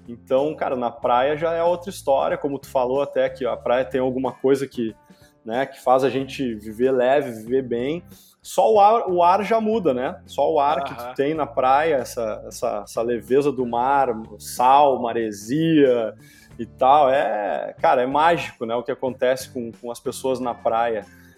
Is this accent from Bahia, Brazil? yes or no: no; Porto Alegre, Rio Grande do Sul, Brazil; moved away as an adult; na verdade eu moro na praia há 15 anos, eu digo apenas 15 anos porque eu vivi outros 30 em Porto Alegre, né? Então eu nasci lá e vivi os meus 30 primeiros anos de vida, eu vivi em Porto Alegre